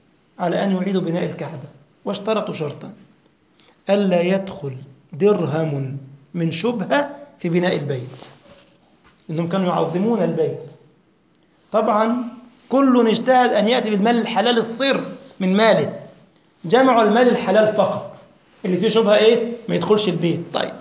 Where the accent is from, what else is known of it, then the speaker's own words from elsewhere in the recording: Egypt; كنت أضرب مثال كده زمان للإخوة عندنا في مصر